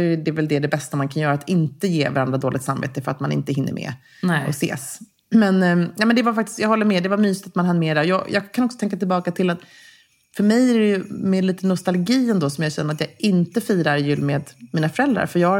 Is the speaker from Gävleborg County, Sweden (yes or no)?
yes; Gävle, Gävleborg County, Sweden; när jag växte upp på Strömsborgsvägen 9B i Gävle. Där större delen av min släkt bodde när jag var liten.